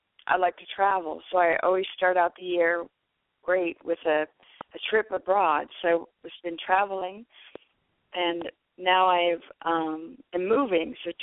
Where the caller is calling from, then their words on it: California, United States; I'm calling from the Bay Area.